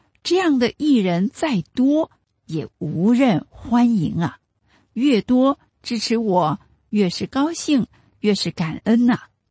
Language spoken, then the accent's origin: Chinese; China; 我们中国人最需要的是什么呢？